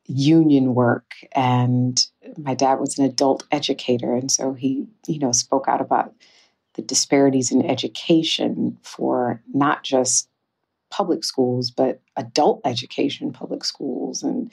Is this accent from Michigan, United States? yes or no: yes; Detroit, Michigan, United States; And so for me growing up in Detroit, I just got to do so many things that, you know, my little heart desired creatively